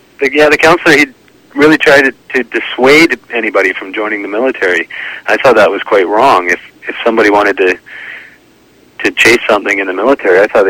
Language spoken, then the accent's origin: English; Comox, British Columbia, Canada; born there; I was born in Comox on Vancouver Island.